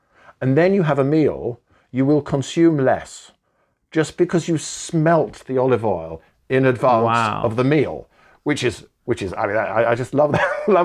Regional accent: Wales, United Kingdom; whenever I watch my favorite Welsh, because I'm Welsh rugby players running around the pitch

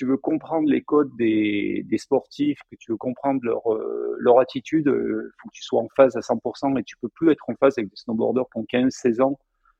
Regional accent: Provence-Alpes-Côte d'Azur, France; je viens des Hautes-Alpes, qui est un territoire très outdoor

